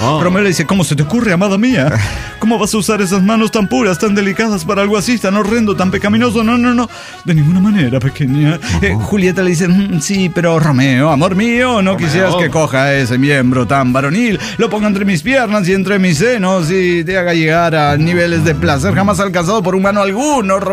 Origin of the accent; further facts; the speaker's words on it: Lima, Peru; de Lima, Perú.